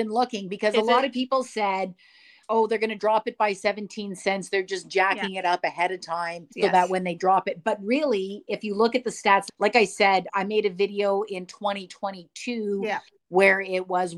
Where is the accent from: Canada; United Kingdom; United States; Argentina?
Canada; British Columbia; But we're not from Alberta.